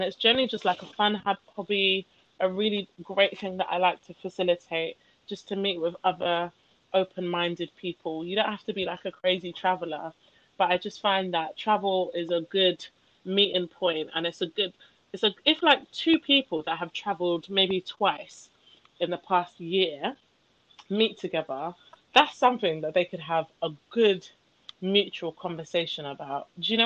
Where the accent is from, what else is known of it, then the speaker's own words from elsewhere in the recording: London, United Kingdom; born there; I was born in London, United Kingdom, and then I my first time coming to Nigeria, actually, I was 3 months old.